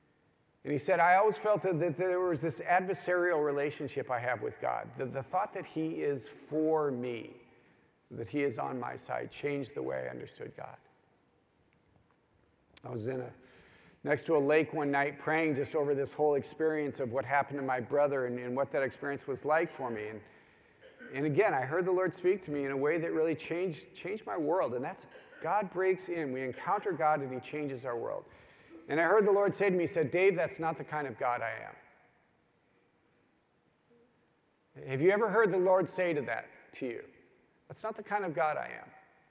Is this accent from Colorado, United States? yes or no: yes; Colorado, United States; I'm from born and raised in Colorado, and I was in Southwest Colorado, and Jim was up in Denver.